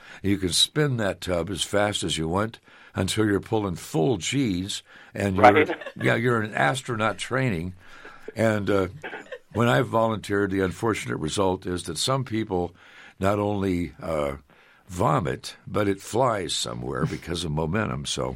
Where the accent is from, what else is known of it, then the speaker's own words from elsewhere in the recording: Story City, Iowa, United States; So when I was growing up in Story City, the carousel was torn down after the summer.